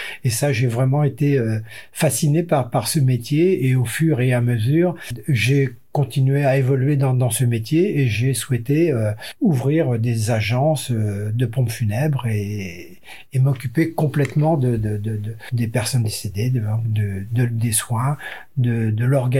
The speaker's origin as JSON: {"language": "French", "region": "Brittany", "country": "France", "moved": "as an adult", "said": "je suis arrivé de Bretagne en 77"}